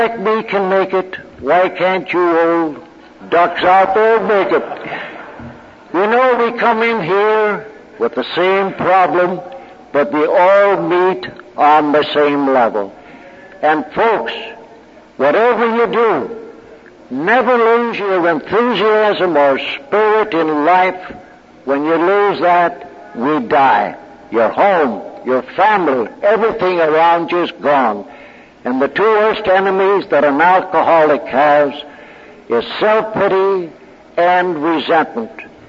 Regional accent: Cleveland, Ohio, United States; from Cleveland, Ohio.

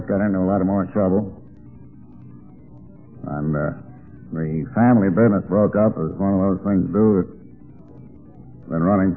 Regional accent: Albany, New York, United States; I was in the outfit that was stationed around right in my hometown of Albany.

